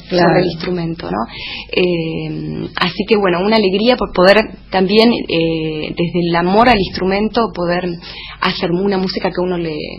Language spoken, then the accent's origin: Spanish; Chascomús, Buenos Aires Province, Argentina; born there; yo nací en Chascomús, en la provincia de Buenos Aires, aquí muy cerquita de la capital.